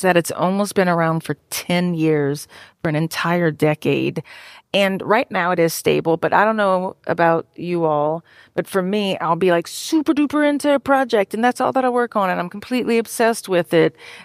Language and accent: English; Louisiana, United States; accent: Cajun; My mouth is dry, so you're going to hear my Cajun accent, and I'm kind of tired.